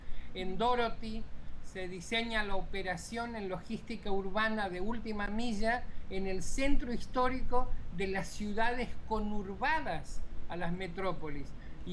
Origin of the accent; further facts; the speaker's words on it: Mexico City, Mexico; Soy súper chilango.